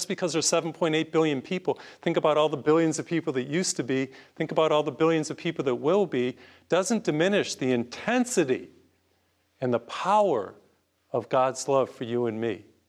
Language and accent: English; United States; born there; thank you that I was born in the United States